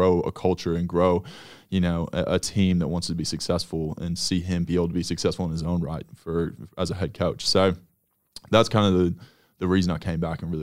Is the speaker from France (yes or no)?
no; United States; I think the start, like one of the biggest things, like being American was the stigma that came with it.